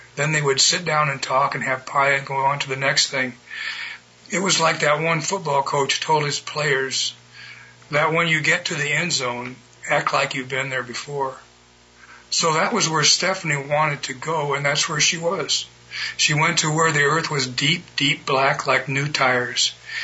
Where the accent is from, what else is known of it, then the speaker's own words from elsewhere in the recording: Mount Liberty, Nebraska, United States; Well, Chuck, it's been a long week in Mount Liberty, Nebraska, my hometown.